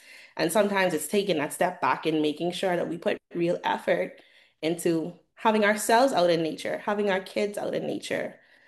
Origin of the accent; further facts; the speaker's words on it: Abaco, Bahamas; I am from Abaco, born and raised